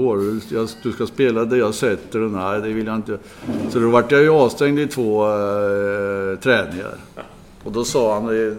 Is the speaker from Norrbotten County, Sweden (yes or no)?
no; Norrköping, Östergötland, Sweden; Vi var ju många från Norrköping, runt Norrköping.